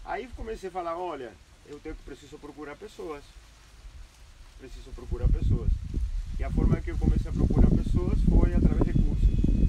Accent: Uruguay; moved away as an adult; also born or lived in Santa Catarina; now in Salvador, Brazil; Eu sou uruguaio, saí com 22 anos de lá para morar na praia.

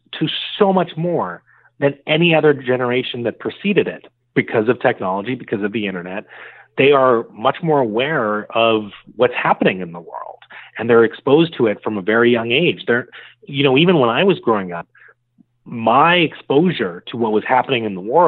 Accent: Canada; our growing up in Canada.

